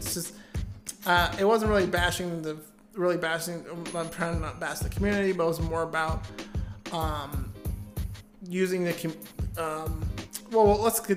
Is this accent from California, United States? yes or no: no; New York, United States; I'm from New York.